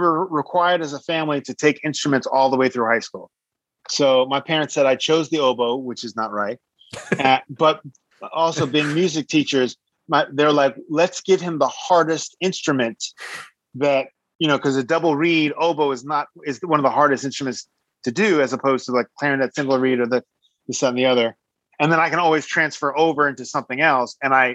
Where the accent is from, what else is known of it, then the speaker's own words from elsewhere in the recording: New York, United States; I'm from New York originally.